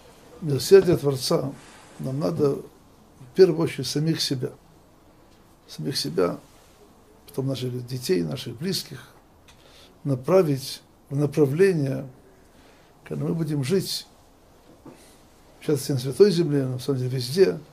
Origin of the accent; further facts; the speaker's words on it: Odesa, Odesa Oblast, Ukraine; Они были из Одессы, многие из них, я сам из Одессы.